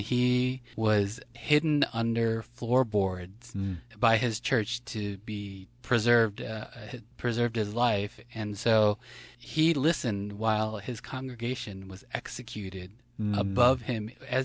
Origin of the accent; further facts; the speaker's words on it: Chicago, Illinois, United States; also born or lived in South Korea; So I was born in Korea in 1977 in South Korea, and my parents moved to Chicago a couple months later.